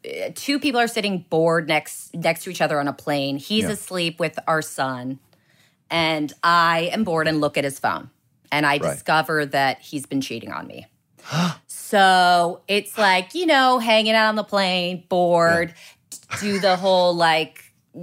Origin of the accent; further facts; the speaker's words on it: New Jersey, United States; I'm from New Jersey.